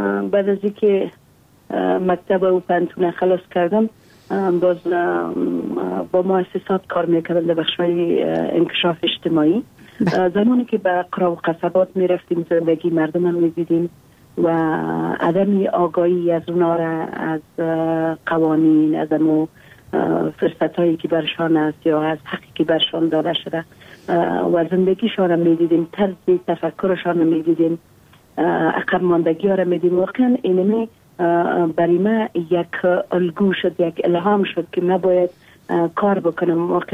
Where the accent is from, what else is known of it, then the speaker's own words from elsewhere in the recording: Takhar, Afghanistan; مثل که در ولایت تخار مثل که در کلی گورایات ما مشکلات داریم